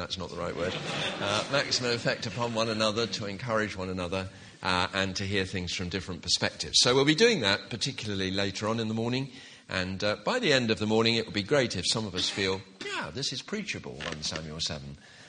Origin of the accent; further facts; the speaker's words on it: England, United Kingdom; When I grew up in England in the 50s and 60s